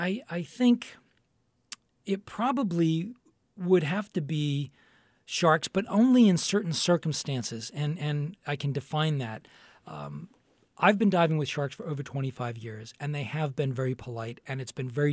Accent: New England, United States; I grew up in New England and in sort of the Gulf of Maine, so those temperate, colder waters attract me.

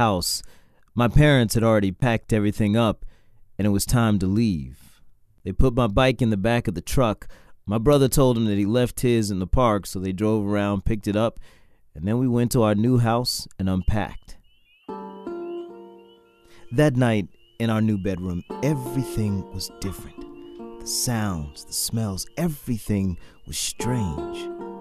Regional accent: New Jersey, United States; I was recently in New York and I went to my hometown, New Jersey, and I was driving down those streets

